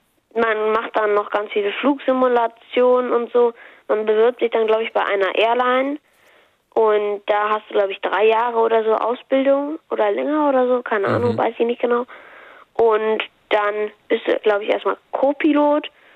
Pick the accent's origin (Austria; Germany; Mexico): Germany; Hamburg; 10 und ich komme aus Hamburg.